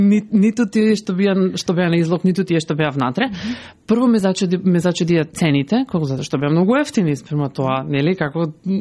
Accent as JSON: {"language": "Macedonian", "town": "Bitola", "region": "Pelagonia", "country": "North Macedonia", "moved": "yes", "said": "Се доселивме, да. Јас сум од Битола, сопругот од Скопје."}